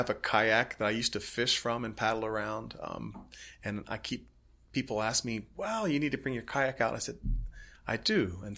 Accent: Cincinnati, Ohio, United States; now in Lafayette, United States; I grew up in Cincinnati, Ohio, and quite frankly, if I had ranked all of the places in the United States where I would live, this would have been very low on the list

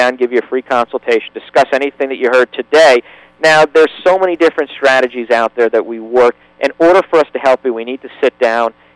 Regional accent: New Jersey, United States; now in Boca Raton, United States; So, but yes, born and raised in Jersey. Moved down to Florida in 1995, and been here ever since.

